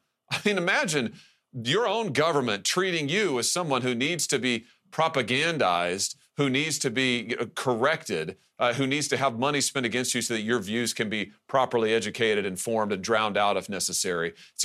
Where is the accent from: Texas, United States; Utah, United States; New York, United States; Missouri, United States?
Missouri, United States; just take my home state of Missouri.